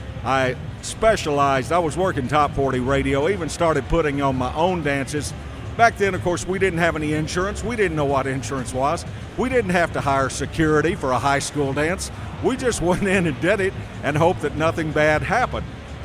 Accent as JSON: {"language": "English", "region": "Texas", "country": "United States", "said": "you know I'm a guy from Texas, and they say Texans talk so slow."}